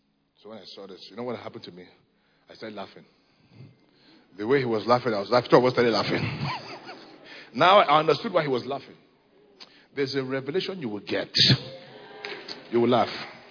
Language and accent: English; Onitsha, Anambra, Nigeria; Two weeks after, I'm driving from Lagos and I'm going to Enugu. Too much traffic on the road. By 11:30 p.m., I'm in Onitsha, that's my hometown.